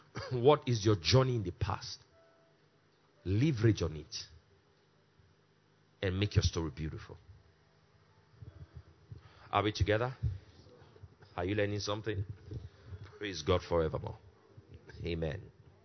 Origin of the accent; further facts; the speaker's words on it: Nigeria; born there; I was born in Nigeria. That is to my advantage.